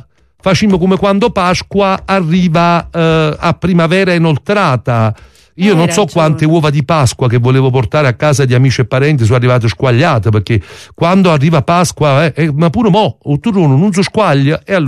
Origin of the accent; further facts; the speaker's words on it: Naples, Campania, Italy; noi siamo napoletani